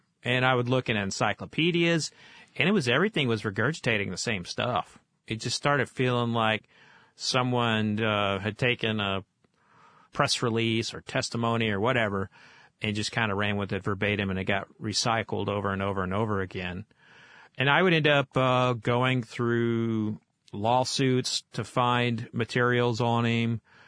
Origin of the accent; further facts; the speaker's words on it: Oklahoma, United States; also born or lived in Wisconsin / Kentucky; For me, like, I grew up in Oklahoma, and when I lived in Wisconsin for a little bit, everyone called me Southern. And I was like, I don't know if I'm Southern. And then, oh, yeah, you're Southern. And I was like, okay. And then I moved to Kentucky.